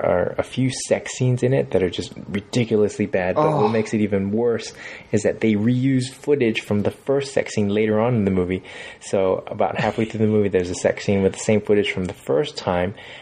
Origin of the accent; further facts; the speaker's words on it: Hawaii, United States; I guess I'm a little biased because I grew up in Hawaii